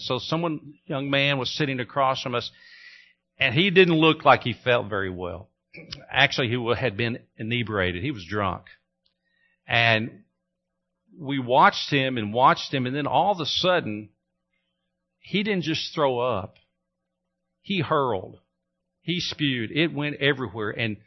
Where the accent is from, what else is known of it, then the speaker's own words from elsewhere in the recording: Texas, United States; also born or lived in Missouri / Tennessee; now in Minnesota, United States; I grew up in Texas, I've lived in Missouri, I've lived in Tennessee, and now I've come as far north as I want to come here in Minnesota.